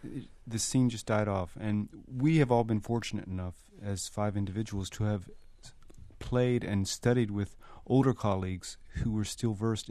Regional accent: South Carolina, United States; I speak English. You know, I'm actually from South Carolina

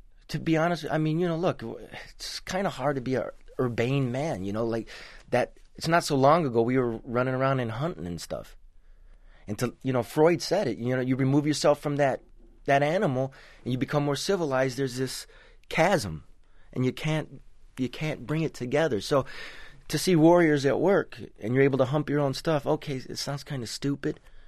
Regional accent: Detroit, Michigan, United States; also born or lived in Livonia / Westland; now in Los Angeles, United States; I'm from Michigan, Detroit area, you know, like bounced around. Livonia, Westland, Detroit itself. Lived here for many years. I live in L.A. now.

